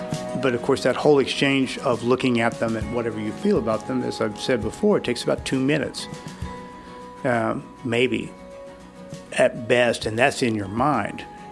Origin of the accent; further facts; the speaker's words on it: Texas, United States; My wife and I joke about, you know, growing up in Texas, she assumed that, you know, I was on a horse before I could walk